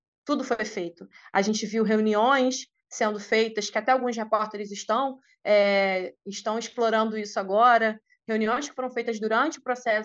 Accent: Brazil; não somos só aqui estudiosos de Brasil, somos brasileiros também

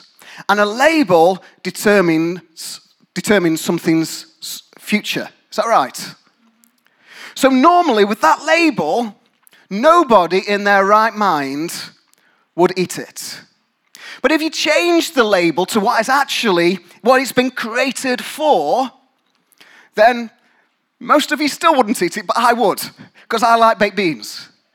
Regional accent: England, United Kingdom; I'm English, it's what we have for breakfast a lot of the time.

